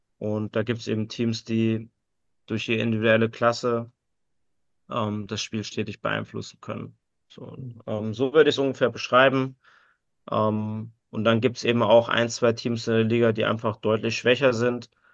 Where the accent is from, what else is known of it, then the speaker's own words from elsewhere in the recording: Bad Hersfeld, Hesse, Germany; Das bleibt so. Bad Hersfeld ist meine Heimat.